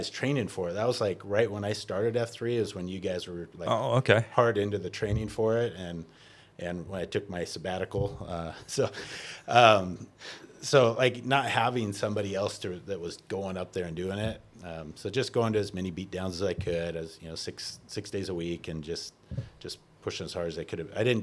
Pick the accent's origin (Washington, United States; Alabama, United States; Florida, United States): Washington, United States; So I grew up in Washington, and I have a brother that lives in Seattle.